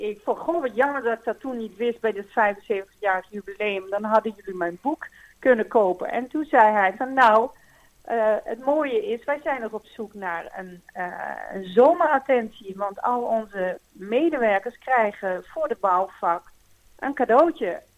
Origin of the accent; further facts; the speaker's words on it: Winterswijk, Gelderland, Netherlands; We zijn allebei geboren en getogen in Winterswijk.